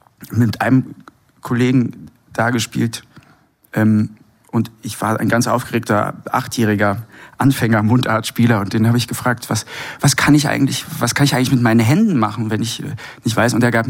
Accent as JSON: {"language": "German", "region": "Saarland", "country": "Germany", "said": "Ja, ich komme ja, wie gesagt, aus dem Saarland."}